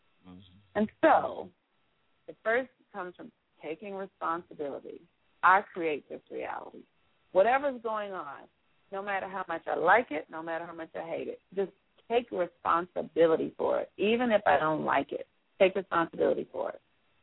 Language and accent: English; Watts, California, United States; I was raised in Watts. I was raised around in an environment where people would say that is not a safe place.